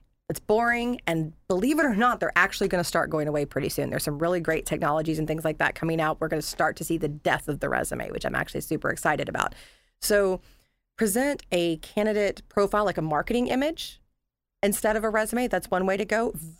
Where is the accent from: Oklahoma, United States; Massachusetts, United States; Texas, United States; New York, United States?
Texas, United States; So originally from Texas. And then I came from Fort Lauderdale up to here.